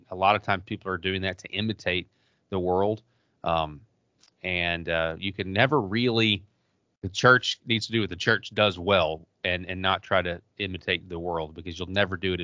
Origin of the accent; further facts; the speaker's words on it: Arkansas, United States; my home state of Arkansas